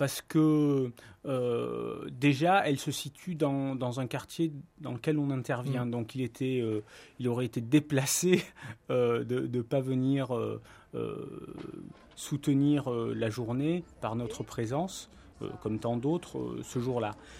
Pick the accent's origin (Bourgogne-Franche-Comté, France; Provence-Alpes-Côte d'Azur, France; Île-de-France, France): Provence-Alpes-Côte d'Azur, France; Marseille; je suis natif de Marseille, j'ai grandi dans le quartier, je suis né à la maternité de la Belle de Mai comme beaucoup, j'ai grandi dans le quartier de la Plaine